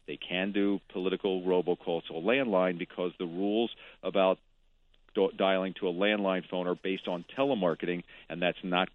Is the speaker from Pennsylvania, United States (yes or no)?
yes; Philadelphia, Pennsylvania, United States; I grew up in Philadelphia, so I grew up on Motown.